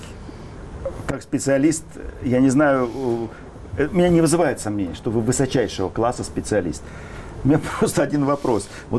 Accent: Moscow, Russia; я, коренной москвич, ношу обложку паспорта Константиновским дворцом.

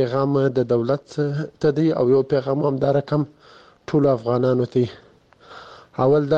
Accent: Kandahar, Afghanistan; زه دلته په کندهار کې په یو شخصي روختن کې د فارمسیست په هیڅ دنده اجرا کوم

